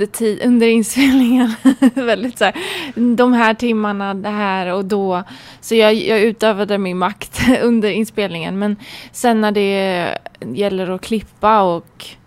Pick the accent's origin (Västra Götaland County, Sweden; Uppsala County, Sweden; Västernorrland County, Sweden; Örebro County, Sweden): Västra Götaland County, Sweden; Gothenburg; accent: Gothenburg; Jag önskar jag hade den göteborgskan kvar. Men den tvättades bort när jag flyttade till Norrland. Eller för Stockholm då, men då var den lite kvar. Och sen så flyttade jag till Västerbotten. Och då försvann den, så tvättades ur.